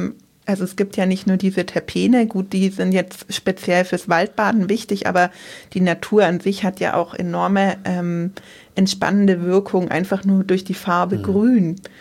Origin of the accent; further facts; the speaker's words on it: Berlin, Germany; ich bin ja aus dem Südosten Berlin, so Köpenicker Raum.